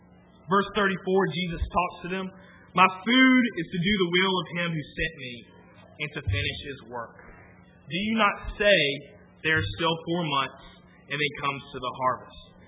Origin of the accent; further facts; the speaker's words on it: Prattville, Alabama, United States; I grew up in Prattville, Alabama. Grew up at Prattville Church of Christ, if y'all knew where that is.